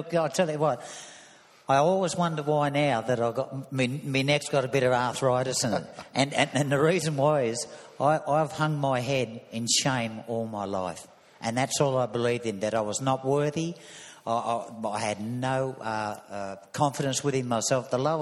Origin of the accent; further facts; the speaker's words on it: Warren, New South Wales, Australia; there up in the country where I was born and bred in Warren, at Eastside Dubbo